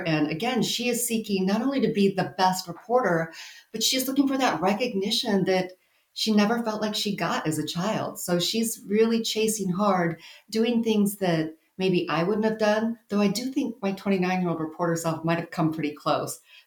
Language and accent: English; Midwest, United States; now in Phoenix, United States; I made her from the Midwest because I'm also from the Midwest. I made her feel like a fish out of water because I felt like a major fish out of water when I moved to Phoenix.